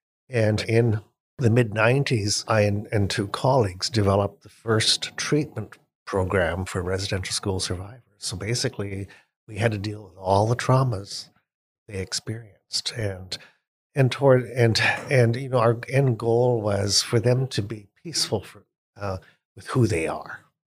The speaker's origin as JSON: {"language": "English", "country": "Canada", "said": "In Canada, yes."}